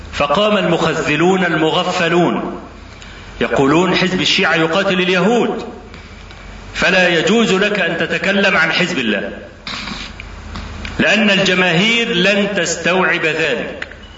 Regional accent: Egypt; هنا عندنا في مصر

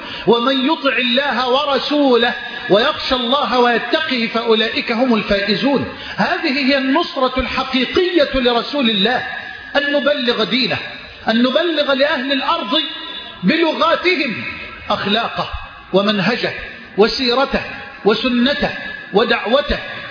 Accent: Egypt; بلدنا مصر

